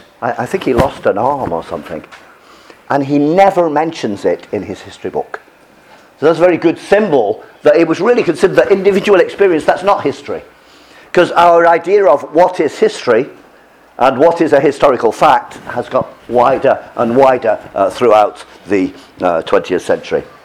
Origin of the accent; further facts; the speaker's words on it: United Kingdom; I always use Oxford dictionaries, of course, because we are British, aren't we?